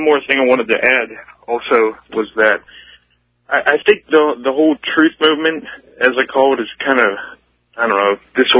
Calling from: Pittsburgh, Pennsylvania, United States; I'm up in Pittsburgh.

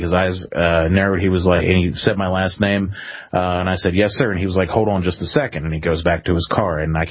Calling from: Clarksburg, West Virginia, United States; Oh, I'm in Clarksburg, West Virginia.

